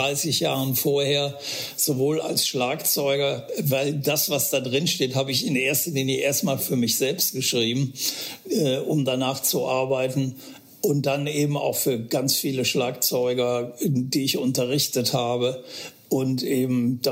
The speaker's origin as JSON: {"language": "German", "town": "Aachen", "region": "North Rhine-Westphalia", "country": "Germany", "said": "Ich bin ja aus Aachen"}